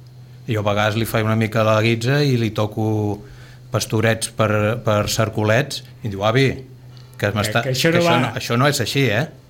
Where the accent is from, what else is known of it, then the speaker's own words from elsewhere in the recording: Sitges, Catalonia, Spain; sóc de Sitges de tota la vida, a punt de fer 65 anys